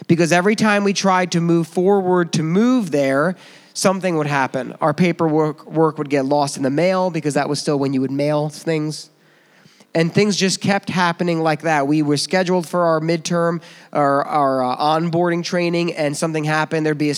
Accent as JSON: {"language": "English", "country": "United States", "tie": "born or raised there", "said": "a white kid growing up in Warren County, which is very rural where I grew up."}